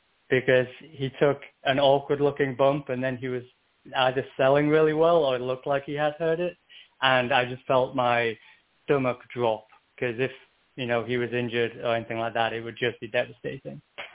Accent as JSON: {"language": "English", "region": "England", "country": "United Kingdom", "moved": "yes", "lives_now": "United States", "said": "I'm actually in California, but I'm English originally."}